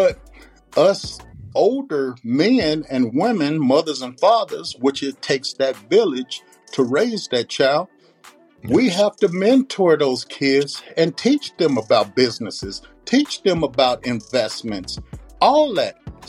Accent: Spencer, Oklahoma, United States; moved away as an adult; now in Los Angeles, United States; I'm from the Midwest. I'm from a town called Spencer, Oklahoma, Green, there's Dungy area in Oklahoma City. But I've been out here in Los Angeles for 40 years.

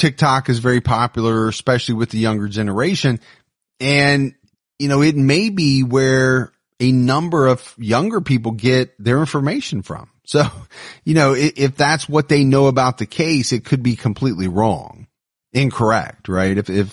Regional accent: Florida, United States; We're from Florida too and wanted to stop and say hi

